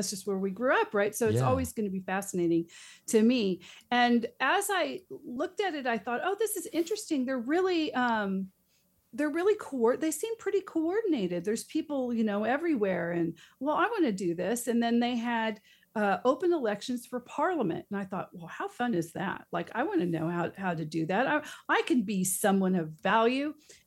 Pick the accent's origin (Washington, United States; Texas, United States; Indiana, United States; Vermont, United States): Texas, United States; You know, I grew up near Clear Lake and Clear Creek, you know, so I'm NASA. I'm very close to there.